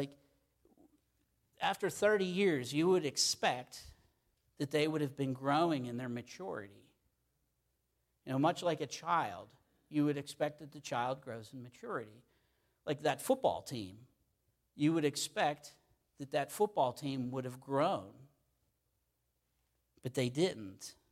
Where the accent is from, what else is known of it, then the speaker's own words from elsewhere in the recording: Pittsburgh, Pennsylvania, United States; I'm from Pittsburgh. I said Haas to Corin today, and she said, did you just say Haas?